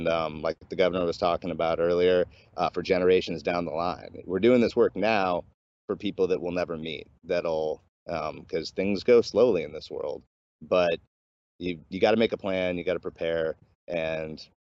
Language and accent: English; Alaska, United States; We grew up in Alaska. We just know about being prepared.